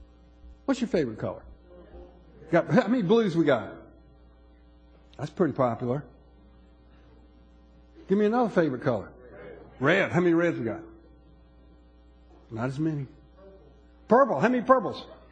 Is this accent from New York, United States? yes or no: no; Orangeburg, South Carolina, United States; This is not just a group of people from you know, Orangeburg, South Carolina, my hometown.